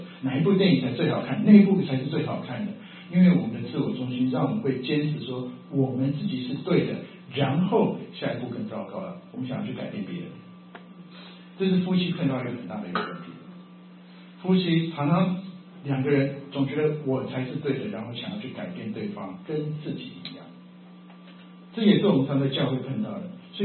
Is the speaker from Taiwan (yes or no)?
yes; Taiwan; 我们从台湾来的